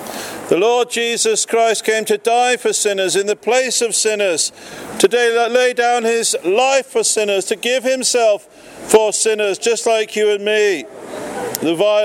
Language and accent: English; England, United Kingdom; You see, that's because we're English and we're very reserved.